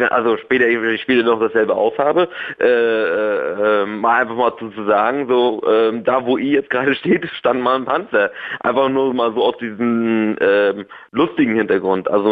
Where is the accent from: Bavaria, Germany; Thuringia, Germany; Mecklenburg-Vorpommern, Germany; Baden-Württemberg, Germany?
Mecklenburg-Vorpommern, Germany; Aus Mecklenburg-Vorpommern.